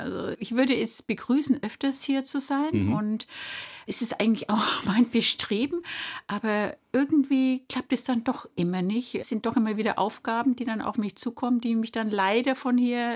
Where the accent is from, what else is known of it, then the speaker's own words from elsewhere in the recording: Nuremberg, Bavaria, Germany; ich bin geboren natürlich im Mater-Maria-Krankenhaus, deswegen war ich eine gebürtige Nürnbergerin.